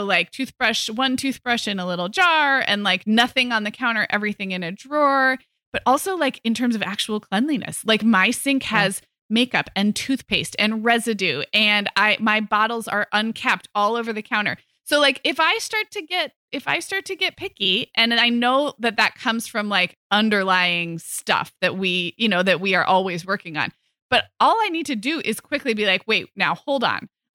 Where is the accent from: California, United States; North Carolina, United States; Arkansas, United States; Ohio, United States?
California, United States; But when I moved from California to Chicago for college, I like brought all of my socks, and then I was like, oh, this is not enough socks.